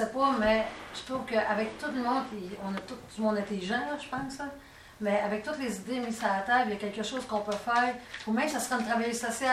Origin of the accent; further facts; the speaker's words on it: Quebec, Canada; moi, je viens de la Mauricie, puis t'appelais loin